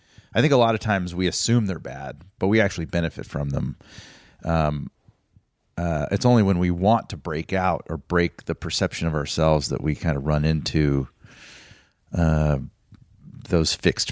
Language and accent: English; Atlanta, Georgia, United States; I grew up in the exact opposite corner of the country in Atlanta, Georgia.